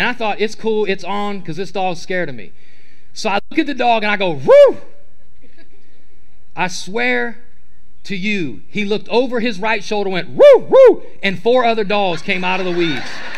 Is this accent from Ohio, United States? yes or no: yes; Ohio, United States; I'm from Ohio. I am a Buckeye fan. Go Buckeyes.